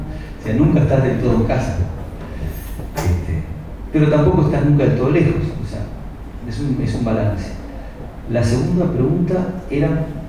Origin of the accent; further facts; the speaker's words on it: Uruguay; yo ni oculto que soy uruguayo, ni mucho menos, ni tampoco hago un esfuerzo porque ya lo tengo dentro. Es decir, tengo este acento